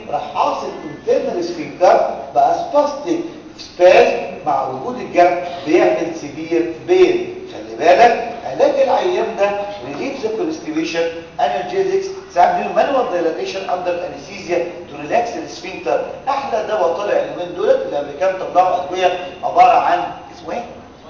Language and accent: Arabic; Egypt; اللي موجود عندنا في مصر